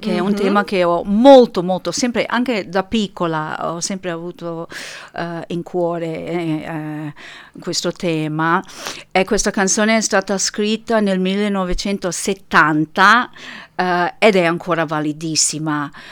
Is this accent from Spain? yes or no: no; New York, United States; moved away as an adult; now in Feltre, Italy; sono nata e cresciuta a New York e ho deciso per scelta mia, da grande adulta, a venire a stabilirmi a Feltre. E ho origini, mia mamma è nata a Seren del Grappa, mio papà era genovese, nato e cresciuto a Genova, hanno immigrato, il cognome è del sud